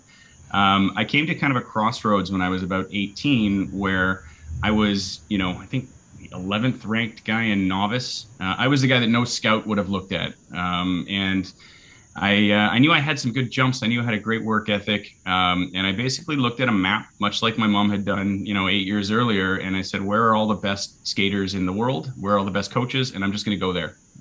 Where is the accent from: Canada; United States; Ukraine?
Canada; British Columbia; We were in a pretty rough neighborhood just outside Vancouver.